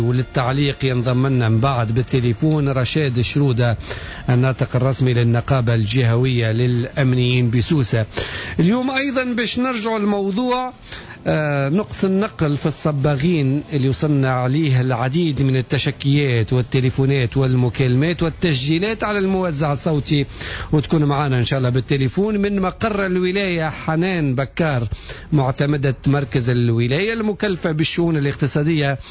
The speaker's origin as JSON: {"language": "Arabic", "country": "Tunisia", "said": "هل يشجع القانون الجديد على الاستثمار من جديد في بلادنا تونس"}